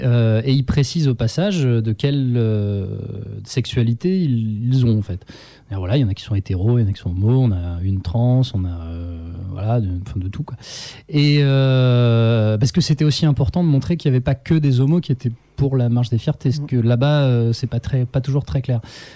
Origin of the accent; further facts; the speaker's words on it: France; moi je vous dis ça en tant que Français, ça se trouve, ça colle pas du tout à votre culture.